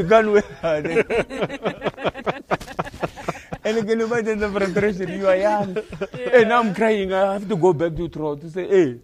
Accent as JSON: {"language": "English", "town": "Pretoria", "region": "Gauteng", "country": "South Africa", "said": "hey, man, where are you from? I said, no, I'm from Pretoria."}